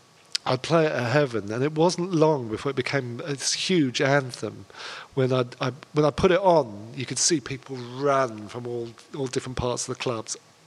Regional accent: London, United Kingdom; You mean my hometown of London?

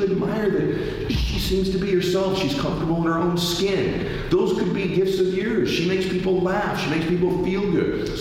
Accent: California, United States; He's from the South, I grew up in California, right?

